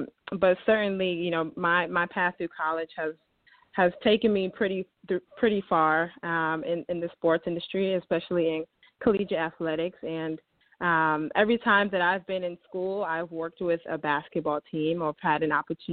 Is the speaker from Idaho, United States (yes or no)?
no; New York City, New York, United States; So I'm originally from East Harlem, New York City.